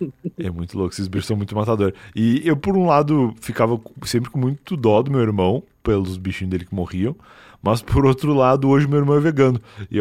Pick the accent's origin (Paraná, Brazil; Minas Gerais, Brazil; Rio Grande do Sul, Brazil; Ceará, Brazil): Rio Grande do Sul, Brazil; now in São Paulo, Brazil; eu sou gaúcho